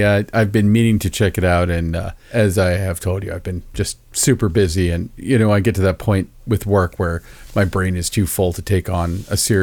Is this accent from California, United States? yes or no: no; Orlando, Florida, United States; because I grew up in Orlando, Florida, and I have been to Disney 10 billion times.